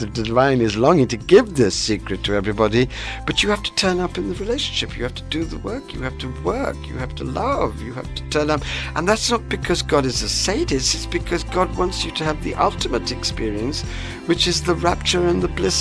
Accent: India; born there; I was born in India.

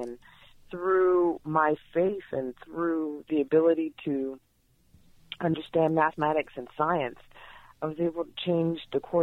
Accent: Los Angeles, California, United States; born or raised there

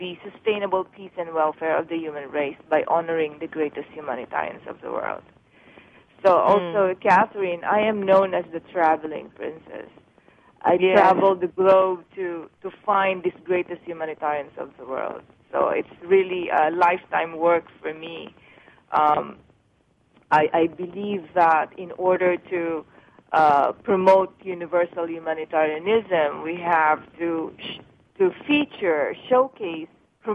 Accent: Philippines; Originally, I'm from the Philippines, and I'm an adopted daughter of the royal family called the Royal House of Baloy.

